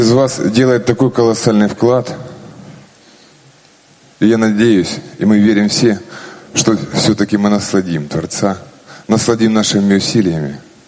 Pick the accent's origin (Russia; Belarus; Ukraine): Ukraine; Kharkiv, Kharkiv Oblast; из Харькова, Украина.